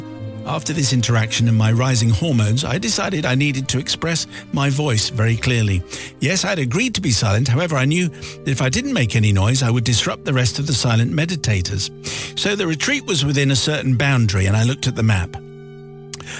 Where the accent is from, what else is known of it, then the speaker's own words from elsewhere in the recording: England, United Kingdom; Anyway, I said I'm English and I'm not supposed to be speaking and I don't speak Thai.